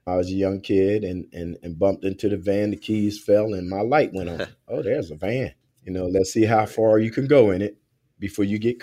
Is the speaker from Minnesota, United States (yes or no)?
no; Wilmington, Delaware, United States; I came from a two-parent household. Now, I had my great-grandparents, my grandparents, my mom and dad, big family.